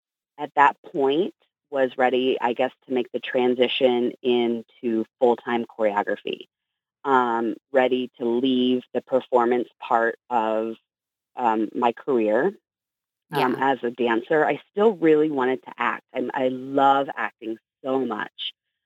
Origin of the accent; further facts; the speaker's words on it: California, United States; also born or lived in Houston; And then, so we grew up in California, Southern California.